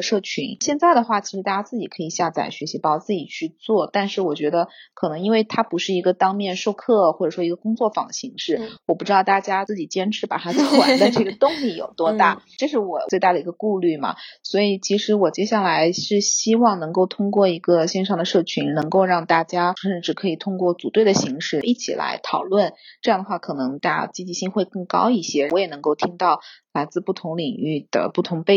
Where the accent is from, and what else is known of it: China